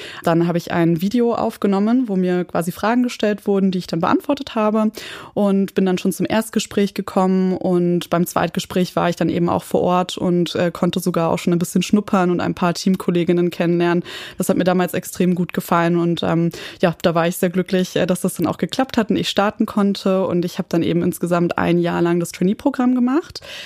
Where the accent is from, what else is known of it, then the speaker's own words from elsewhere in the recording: Berlin, Germany; moved away as an adult; also born or lived in Passau; ich komme ursprünglich aus Berlin, bin da aufgewachsen und dann für mein Bachelorstudium nach Passau gezogen.